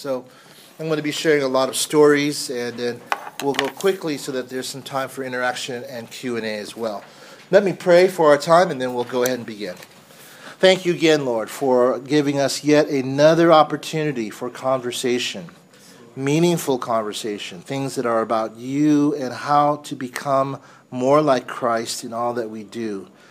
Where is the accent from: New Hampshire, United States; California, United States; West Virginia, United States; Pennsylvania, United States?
California, United States; Pasadena; And so I grew up in Pasadena at Lake Avenue Congregational, so it was a very white church.